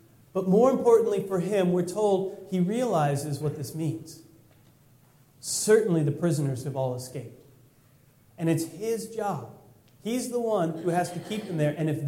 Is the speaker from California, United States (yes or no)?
yes; California, United States; I'm from California.